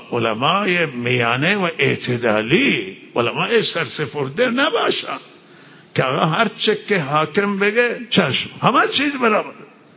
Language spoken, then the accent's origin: Persian; Iran; ما ایرانی هستیم شهروند ایرانیم